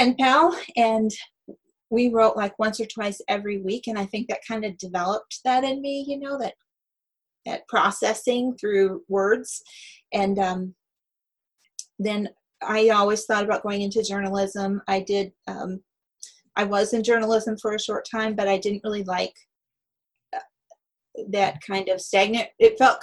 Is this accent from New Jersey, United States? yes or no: no; Michigan, United States; I was born in Houghton County in the UP. I lived here until I was 10. And then my family started a cycle of moving frequently.